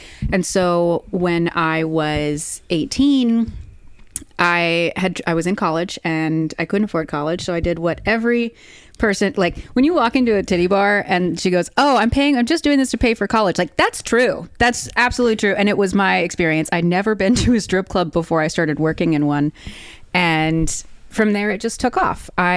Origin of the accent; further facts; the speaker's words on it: Texas, United States; So, I'm from the South. I'm from Texas and, you know, truly known for being a progressive and sexually positive state at all times.